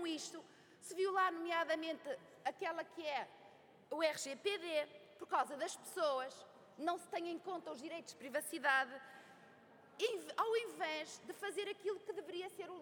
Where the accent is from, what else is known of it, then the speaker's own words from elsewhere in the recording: Arcos de Valdevez, Viana do Castelo, Portugal; Eu que sou de Arcos de Valdez, da Peneda Gerês